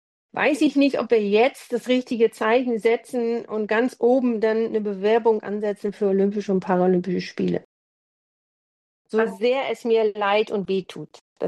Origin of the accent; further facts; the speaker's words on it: Neumünster, Schleswig-Holstein, Germany; Also in meiner Heimatstadt Neumünster hatten wir dann keine Schwimmhalle